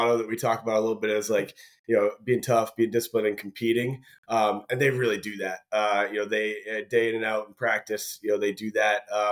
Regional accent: New England, United States; I grew up in New England, you know, coached in this league for a little while before I got down there.

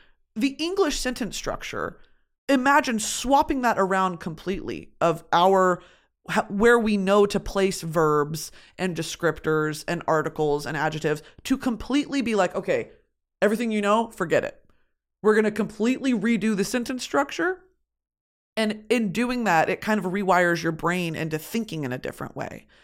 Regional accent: the South, United States; because he's from Chicago, I'm from the South. It's just such a distinctly different walk of life.

